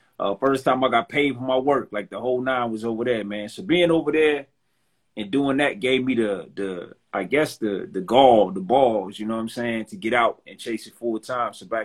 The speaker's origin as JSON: {"language": "English", "town": "Detroit", "region": "Michigan", "country": "United States", "said": "I'm an artist, man. Like I said, I'm from Detroit."}